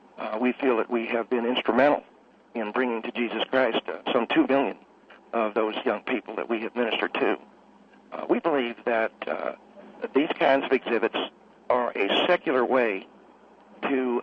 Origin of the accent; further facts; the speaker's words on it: Scottsdale, Arizona, United States; I can remember going into my very first dentist when I was a little boy growing up in Scottsdale, Arizona.